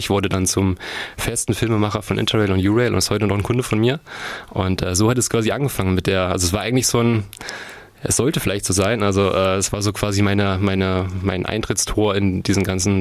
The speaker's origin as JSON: {"language": "German", "town": "Bad Hersfeld", "region": "Hesse", "country": "Germany", "lives_now": "Erfurt, Germany", "said": "Na, ich wohne in Erfurt seit 7 Jahren, komme aber eigentlich aus Bad Hersfeld, also Hering-Werra, Grenzgebiet quasi zu Thüringen."}